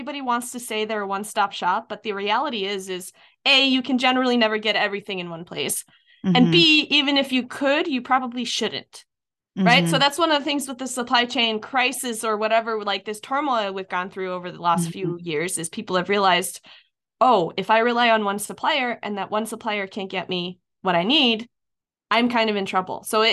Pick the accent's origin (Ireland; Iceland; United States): Iceland; No, I had this time in high school where I went back to, I'm from Iceland originally.